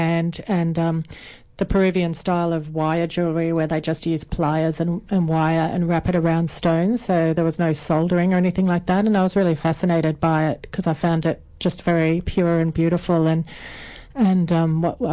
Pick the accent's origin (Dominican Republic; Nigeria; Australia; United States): Australia; Katoomba, New South Wales; also born or lived in Sydney; so when I was in about grade five, we moved from Sydney, Western Sydney, up to Katoomba.